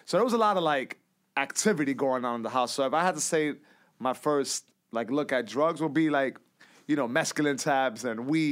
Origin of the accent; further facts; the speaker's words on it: New York, United States; But every now and then, I grew up in Baruch Projects. You know, I'll just be playing with my friends, and some crew, like, will roll up.